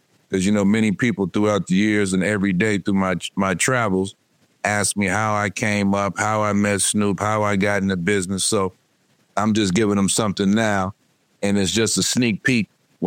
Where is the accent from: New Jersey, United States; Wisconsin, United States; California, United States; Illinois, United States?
California, United States; Pomona; I'm born and raised in Pomona, but my grandfather is born and raised in Detroit.